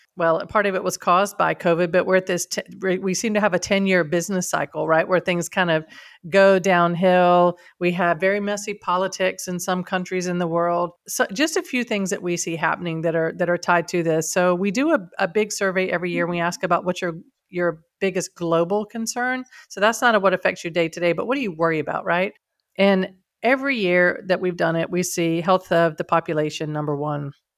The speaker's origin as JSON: {"language": "English", "country": "United States", "said": "and I live in Europe, but I'm American."}